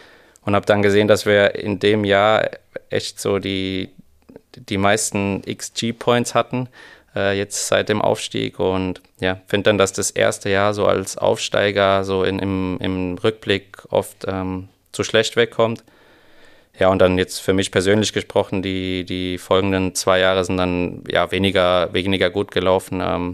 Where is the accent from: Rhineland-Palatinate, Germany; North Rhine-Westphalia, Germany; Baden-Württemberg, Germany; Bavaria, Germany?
Rhineland-Palatinate, Germany; auch als Pfälzer kommt man ja gar nicht drum herum, immer mal wieder ein Spiel zu schauen.